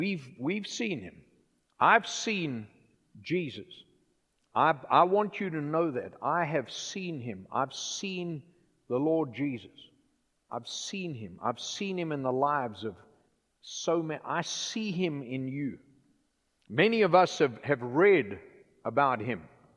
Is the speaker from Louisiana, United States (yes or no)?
yes; New Orleans, Louisiana, United States; accent: Louisiana